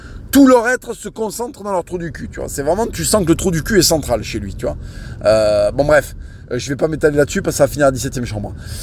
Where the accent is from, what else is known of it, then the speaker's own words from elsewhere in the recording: Toulouse, Occitanie, France; dans le Toulouse de mon enfance